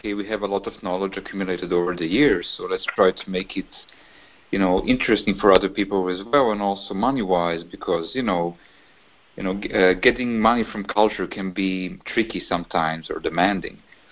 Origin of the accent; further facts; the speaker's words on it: Serbia; moved away as an adult; now in Podgorica, Montenegro; Yeah, I'm originally from Serbia, and I just moved here like a few months ago, so I'm living somewhere in between.